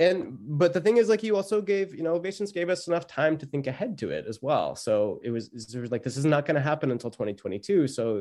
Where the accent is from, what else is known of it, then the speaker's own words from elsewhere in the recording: Glenburn, Maine, United States; I'm a Mainer. I'm from Glenburn, up outside of Bangor.